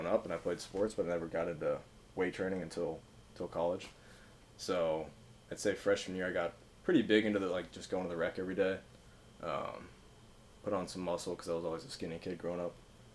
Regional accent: Cincinnati, Ohio, United States; Yeah, I grew up in Cincinnati. I went to UC.

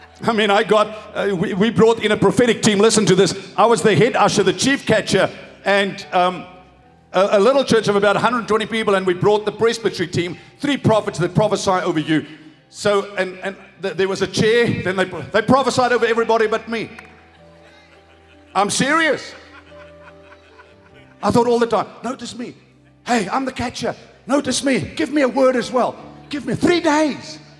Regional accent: Free State, South Africa; Now, I'm an Afrikaner from the Free State.

